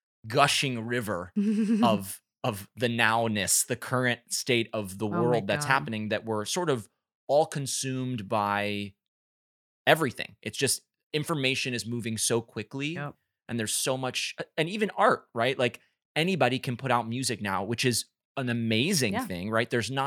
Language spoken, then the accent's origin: English; Chicago, Illinois, United States; And I was like, because I'm from Chicago.